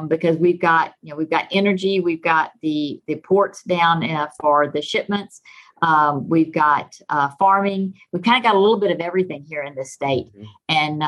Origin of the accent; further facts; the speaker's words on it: Texas, United States; accent: Texan; So I am a native Texan, if you can't tell from my accent, but I'm originally from Southeast Texas, which is down by the Gulf of Mexico.